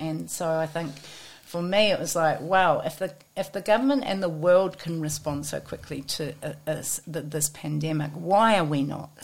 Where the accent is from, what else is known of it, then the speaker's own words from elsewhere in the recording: Waikato, New Zealand; I grew up in the Waikato, and I grew up on a dairy farm between Matamata and Te Rau.